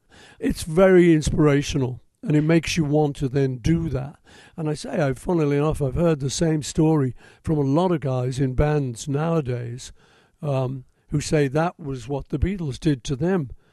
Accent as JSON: {"language": "English", "town": "Liverpool", "region": "North West England", "country": "United Kingdom", "tie": "born or raised there", "said": "as a sort of teenager growing up in Liverpool, you didn't have much money."}